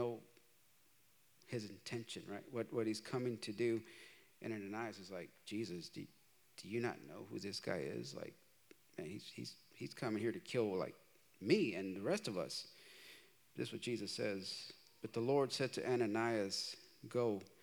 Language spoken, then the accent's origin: English; Chicago, Illinois, United States; moved away; So I am originally from Chicago. I moved here in 97. When I was in Chicago, I was in a street gang.